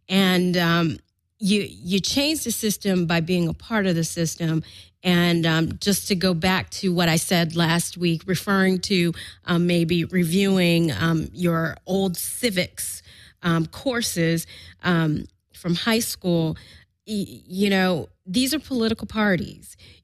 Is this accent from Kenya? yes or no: no; Florida, United States; You know, I grew up in Florida, and it makes me wonder